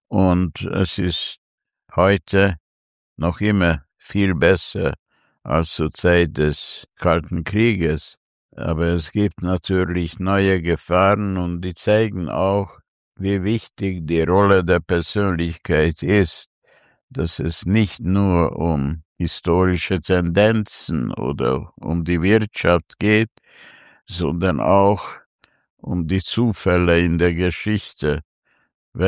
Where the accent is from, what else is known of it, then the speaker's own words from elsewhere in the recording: Austria; diese vier Identitäten, natürlich gibt es sicher noch mehr Schichten, als Österreicher, als Ungar, als Jude und als Europäer.